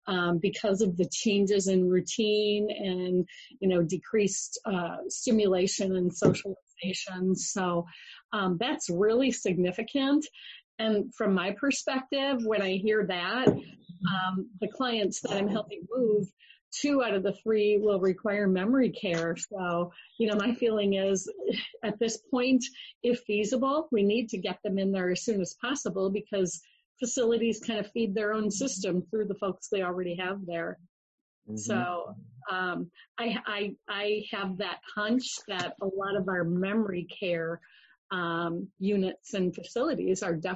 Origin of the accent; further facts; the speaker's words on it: Appleton, Wisconsin, United States; from Appleton, Wisconsin.